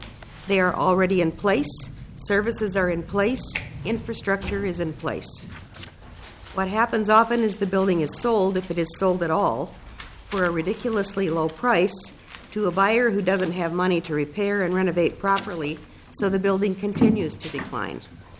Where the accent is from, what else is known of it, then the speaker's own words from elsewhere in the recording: Willmar, Minnesota, United States; I'm here from Wilmer, Minnesota, that has a host of lovely buildings.